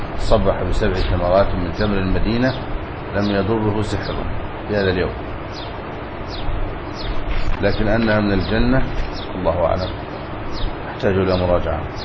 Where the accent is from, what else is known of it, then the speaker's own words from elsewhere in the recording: Egypt; عندنا في مصر